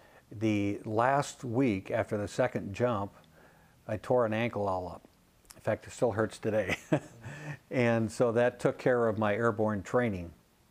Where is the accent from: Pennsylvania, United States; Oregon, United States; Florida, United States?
Oregon, United States; Portland; two of my my neighbor friends I grew up with in Southeast Portland also joined about that time